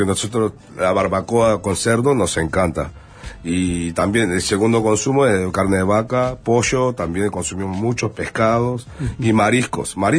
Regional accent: Busan, South Korea; Spanish is a second language; Sí, porque como yo soy de Busan, yo salía de la puerta de mi casa y había como una playa con las señoras pescando

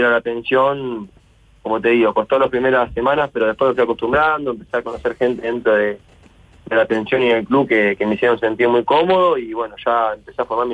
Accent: Empalme Villa Constitución, Santa Fe, Argentina; also born or lived in Rosario; vengo de Argentina. Mi pueblo se llama Empalme, Villa Constitución. Es un pueblo que sí, hoy debe rondar entre los 9.000 y 10.000 habitantes, pero sí, es un pueblito allá que bueno, viví prácticamente toda mi vida.

